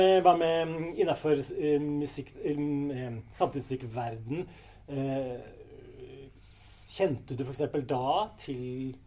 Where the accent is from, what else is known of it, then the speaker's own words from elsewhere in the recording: Kongsberg, Buskerud, Norway; husker jeg at jeg satt hjemme i Kongsberg da, kanskje jeg var 18 år